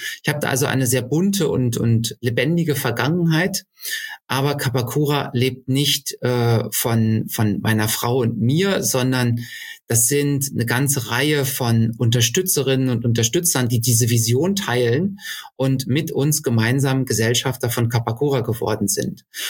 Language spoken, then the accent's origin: German; Berlin, Germany; also born or lived in Munich; now in Cologne area, Germany; ich bin eigentlich Berliner, aber das Rheinland hat es mir halt auch so ein Stück weit angetan. Wir sind aus München irgendwann hierher gezogen